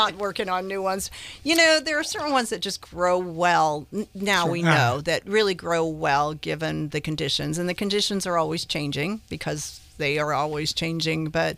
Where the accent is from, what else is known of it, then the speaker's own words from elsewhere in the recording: Santa Rosa, California, United States; This is true. I'm from Santa Rosa.